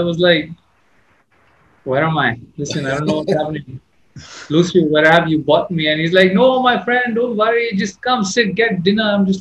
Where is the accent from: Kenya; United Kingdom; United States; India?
India; I love going outside and making sure people know I am Indian.